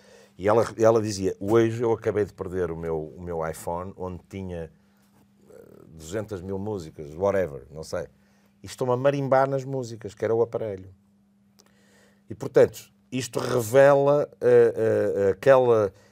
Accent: Portugal; confere-te uma autoestima, até enquanto português. Eu não cheguei a crescer num Portugal, o Portugal pessimista, com vergonha de si próprio, não me chegou a contaminar.

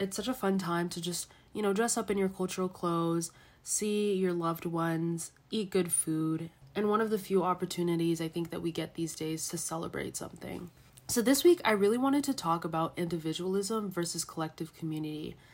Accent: Mauritania; because being Mauritanian American, I exist in the intersection and I kind of see the pros and cons of both.

